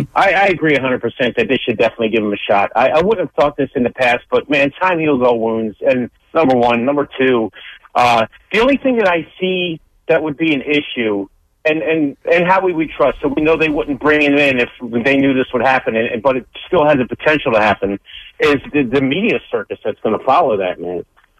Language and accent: English; Philadelphia, Pennsylvania, United States; But it's about me growing up in Philly and, seeing the alcoholism in my family.